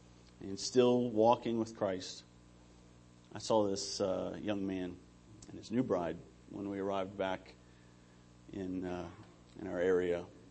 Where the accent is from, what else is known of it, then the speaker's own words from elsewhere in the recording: Lebanon, Missouri, United States; okay, I'm from Lebanon, Missouri.